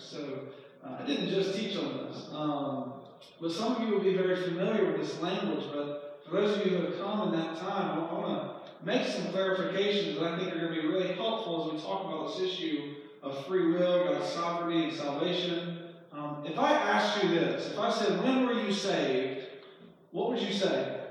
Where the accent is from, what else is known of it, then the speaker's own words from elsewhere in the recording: Georgia, United States; this is just my experience growing up in Georgia, so it may be different around here, but I've noticed it somewhat around here as well.